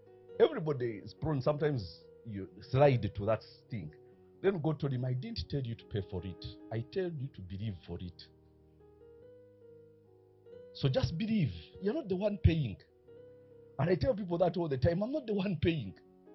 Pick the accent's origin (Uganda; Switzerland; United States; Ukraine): Uganda; But we are from Uganda, we don't know paper.